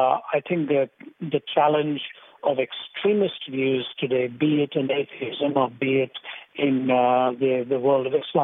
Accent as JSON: {"language": "English", "region": "Delhi", "country": "India", "tie": "born or raised there", "also_born_or_lived": "Chennai / Canada", "moved": "as an adult", "said": "I was born and raised in India. I was born in the southern city of Chennai, raised in the city of Delhi. And when I was 20, my father moved my older brother and me to Canada, where I lived for about 10 years."}